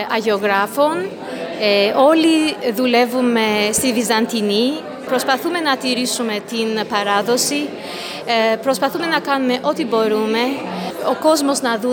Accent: Albania; also born or lived in Chalkida, Greece; now in Melbourne, Australia; Η μαμά μου είναι ελληνικής καταγωγής, εγώ είμαι από την Βόρειο Ήπειρο. Ζούσαμε στην Χαλκίδα κυρίως. Εγώ είμαι στη Μελβούρνη από το 2000.

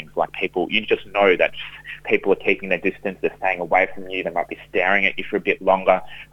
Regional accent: Brisbane, Queensland, Australia; When I was born in Brisbane and have lived in Australia my entire life.

